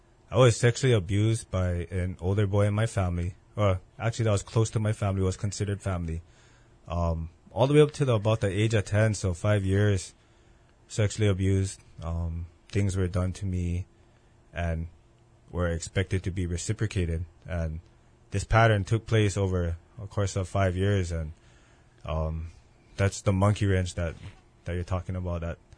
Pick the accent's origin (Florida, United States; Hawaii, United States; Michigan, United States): Hawaii, United States; Aiea; Born and raised in Aiea on the island of Oahu, right above Waimalu, up in Newtown. Newtown is where I was raised.